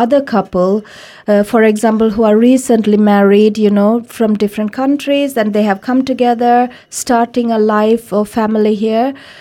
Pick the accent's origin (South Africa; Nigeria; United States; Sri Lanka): Sri Lanka; Yes, and you know, I'm from Sri Lanka